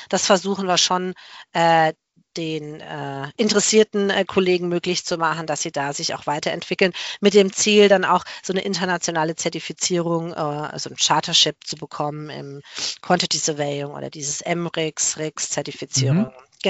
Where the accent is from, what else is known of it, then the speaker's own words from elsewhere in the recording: Germany; Ich bin selbst als Deutsche auch schon angeeckt